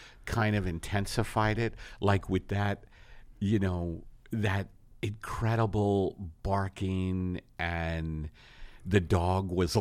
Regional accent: New York, United States; now in Los Angeles, United States; Like I'm from New York. I lived in New York.

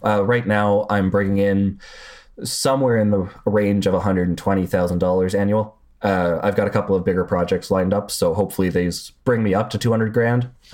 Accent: Canada; I am Canadian, so we have universal health care

